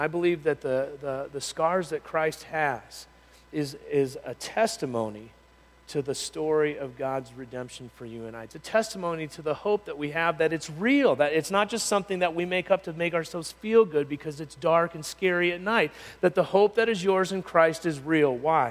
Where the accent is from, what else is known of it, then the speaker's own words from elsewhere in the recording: Palm Springs, California, United States; Growing up in Palm Springs, California, growing up in the desert, this verse does not have a context for reference, right?